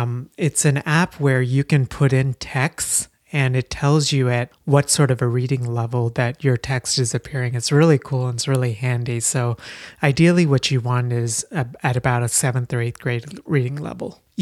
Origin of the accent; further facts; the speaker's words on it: India; now in United States; I talk about some of the stuff of growing up in India and coming to here in the US and some of my experiences.